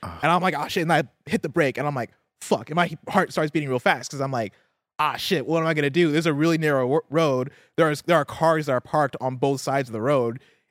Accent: Midwest, United States; also born or lived in Seattle; the first time it snowed when I lived in Seattle, I had so much hubris because I'm from the Midwest, so I was like, oh dude, I know how to drive in the snow.

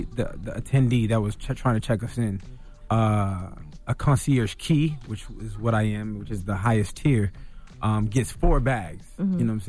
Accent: Miami, Florida, United States; And I'm from Miami, and this station is not playing me.

